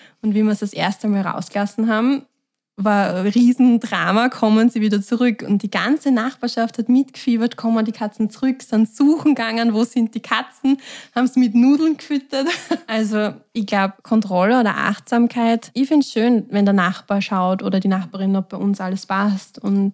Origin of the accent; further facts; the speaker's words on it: Fürstenfeld, Styria, Austria; ich komme aus Fürstenfeld und sicher meine, also ist eine Großstadt im Vergleich zu Heinersdorf.